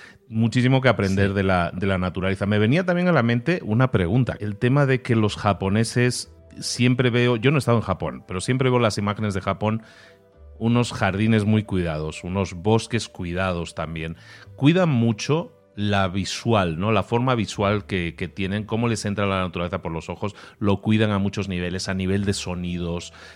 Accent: Barcelona, Catalonia, Spain; yo que soy de Barcelona originalmente

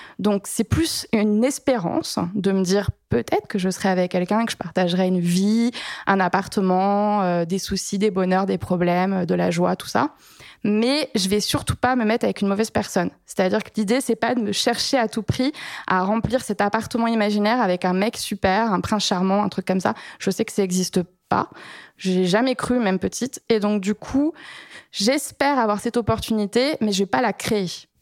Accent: Paris, Île-de-France, France; j'ai 39 ans, je travaille dans les médias et je suis parisienne.

